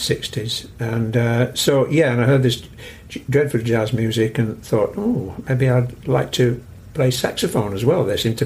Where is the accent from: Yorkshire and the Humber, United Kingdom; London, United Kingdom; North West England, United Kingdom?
Yorkshire and the Humber, United Kingdom; Todmorden; I grew up in the Pennine town of Todmorden. And I was growing up through the 50s, 60s.